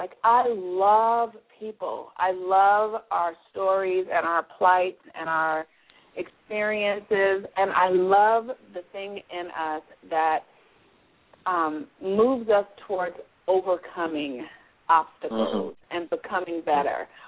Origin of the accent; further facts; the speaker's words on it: California, United States; born there; how come I was born in California and not in South Africa?